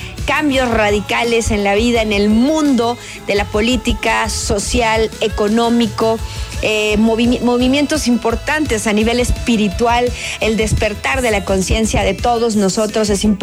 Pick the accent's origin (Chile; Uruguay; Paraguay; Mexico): Mexico; Y sobre todo nobles y bondadosos como somos los mexicanos.